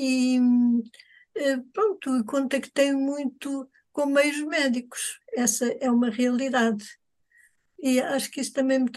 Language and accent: Portuguese; Lisbon, Portugal; Nasci em Lisboa, vivi sempre em Lisboa. Sou uma lisboeta, mas uma cidadã do mundo.